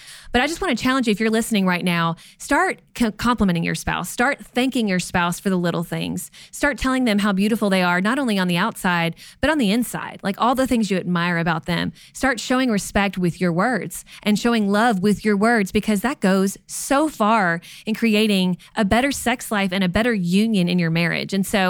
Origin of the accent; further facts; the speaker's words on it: Kentucky, United States; we're from Kentucky originally. We say cussing.